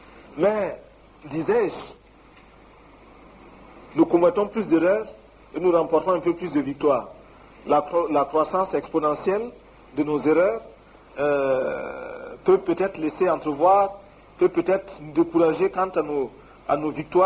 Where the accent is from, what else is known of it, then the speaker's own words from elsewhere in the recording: Burkina Faso; Beaucoup d'élèves, beaucoup de jeunes gens viennent étudier chez nous au Burkina Faso